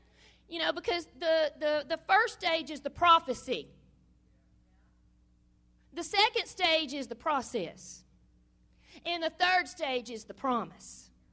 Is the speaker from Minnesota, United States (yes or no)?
no; Saline, Louisiana, United States; I do pastor Mill Creek, Joe and I, Christian Center in Saline, Louisiana. That was my hometown where I grew up, and I was never going back there.